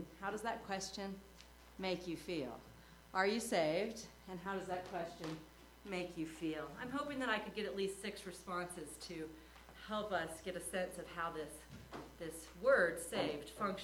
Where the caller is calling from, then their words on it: Minnesota, United States; I come to you from Central Minnesota